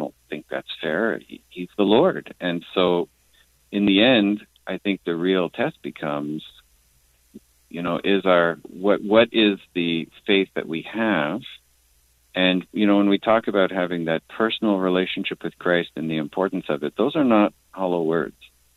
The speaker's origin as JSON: {"language": "English", "region": "Quebec", "country": "Canada", "said": "I'm from Quebec originally, so I'm fluent in French"}